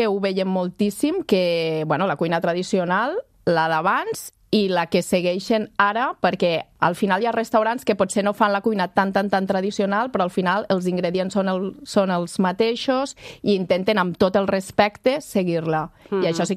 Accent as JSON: {"language": "Catalan", "town": "Lleida", "region": "Catalonia", "country": "Spain", "said": "I jo, que sóc de Lleida, doncs he passat tots els meus estius a la Vall de Boí."}